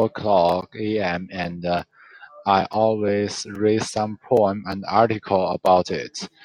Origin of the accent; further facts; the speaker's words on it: China; first language Chinese; English is a second language; because I love my country China and my home country is very important for me